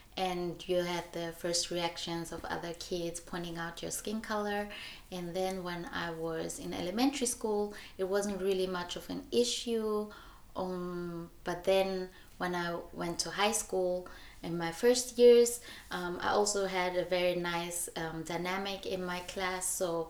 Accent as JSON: {"language": "English", "region": "Vienna", "country": "Austria", "tie": "born or raised there", "said": "thank you first of all for the invitation. I'm from Vienna, Austria, and I was born here and grew up here. My father is from Ivory Coast, from West Africa, and my mother is Austrian."}